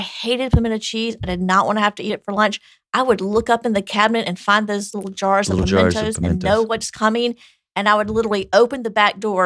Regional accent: Georgia, United States; So growing up in the South, my mom would make pimento cheese.

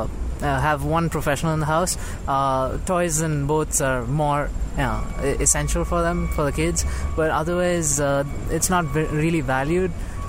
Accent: South India, India; But I come from South India. South India is a lot more peaceful.

